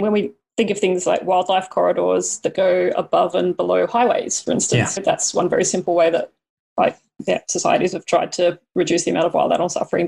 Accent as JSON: {"language": "English", "country": "Australia", "said": "I'm from Australia"}